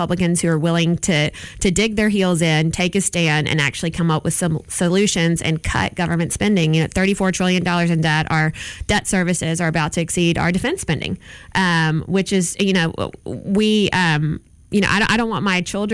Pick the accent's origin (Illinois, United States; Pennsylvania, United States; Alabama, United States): Alabama, United States; I grew up in Southwest Alabama. I did not grow up in Mobile, but I grew up in Monroe County, part of the former District 1